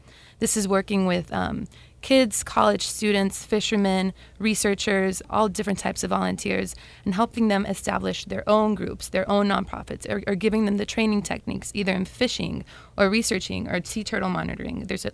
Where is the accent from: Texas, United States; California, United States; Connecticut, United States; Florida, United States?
California, United States; San Diego; also born or lived in Mexico; because I grew up here in San Diego and I could use both my binational cultures growing up in Mexico and living here in San Diego.